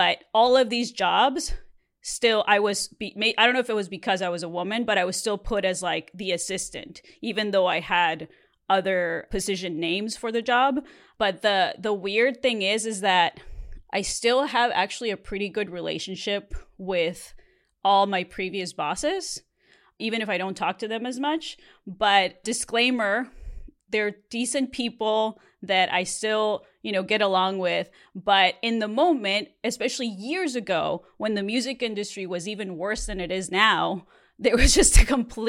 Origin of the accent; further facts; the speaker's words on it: Mexico; now in Los Angeles, United States; I grew up in Mexico. I saw a bunch of chauvinism and crazy stuff as to how women were treated down there.